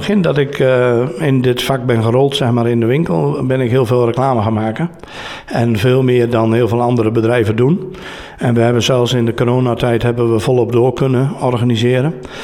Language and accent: Dutch; Drenthe, Netherlands; Ik ben een Drent, dat spreekt me ook aan. Ik ben in hart en nieren een Drent, dus prachtig.